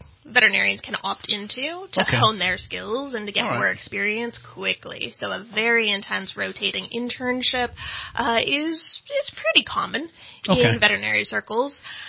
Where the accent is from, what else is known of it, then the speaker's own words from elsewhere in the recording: Modjeska Canyon, California, United States; South Orange County, Modjeska Canyon, actually.